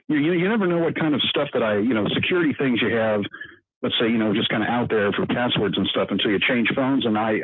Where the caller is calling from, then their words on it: Minneapolis, Minnesota, United States; I'm calling from Minneapolis, but the phone is Fresno.